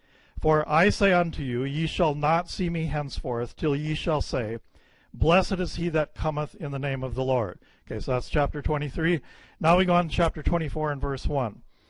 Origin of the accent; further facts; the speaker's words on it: Wisconsin, United States; accent: Wisconsin; I hope you don't have any trouble with my Wisconsin accent.